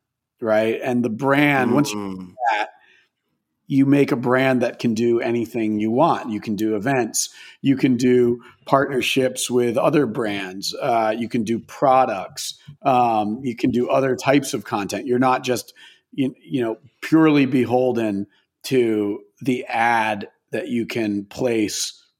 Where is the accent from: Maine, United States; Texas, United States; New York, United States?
Maine, United States; So, well, I grew up in Maine, and like pretty rural suburb, if you could even call it that, in Maine.